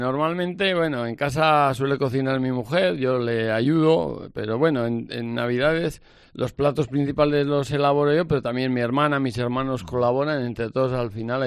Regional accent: Arróniz, Navarre, Spain; Sí, yo soy de Arróniz y siempre celebramos en familia

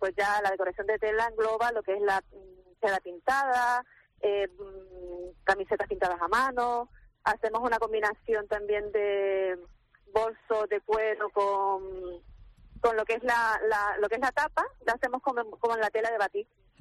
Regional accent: Arucas, Canary Islands, Spain; y daba un taller en Arucas, que yo soy de ahí de Arucas.

